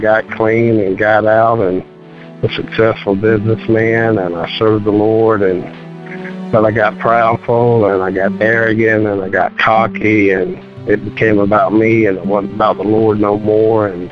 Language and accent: English; Panama City, Florida, United States; I'm from Panama City, Florida.